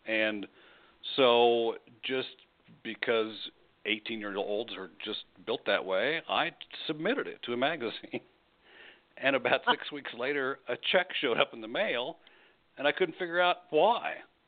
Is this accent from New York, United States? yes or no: no; Wichita, Kansas, United States; I was a little boy growing up in Wichita, Kansas, which is where it's the home of Cessna and Beechcraft and Learjet